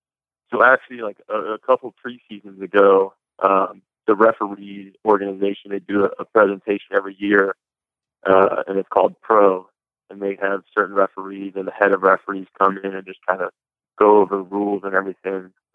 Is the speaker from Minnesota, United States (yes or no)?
no; St. Louis, Missouri, United States; I'm from St. Louis, and, you know, it'd be a lifelong dream to be able to play my professional sport in front of my hometown.